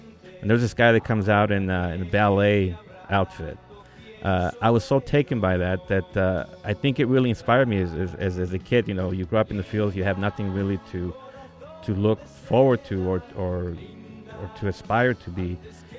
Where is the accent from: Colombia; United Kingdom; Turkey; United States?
United States; California; also born or lived in Durango, Mexico / Ciudad Juarez, Mexico; I was born in Durango, Mexico, and spent some time in Ciudad Juarez. I grew up in the San Joaquin Valley, and then in California